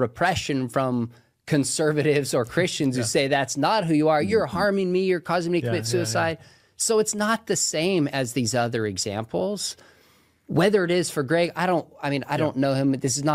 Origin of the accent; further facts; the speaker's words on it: United States; I'm an American, I could go get Mexican citizenship.